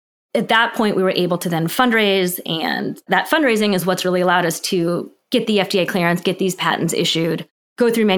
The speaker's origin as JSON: {"language": "English", "region": "Missouri", "country": "United States", "said": "There was one in Missouri, which I'm from Missouri. I had no intention of ever living in Missouri again."}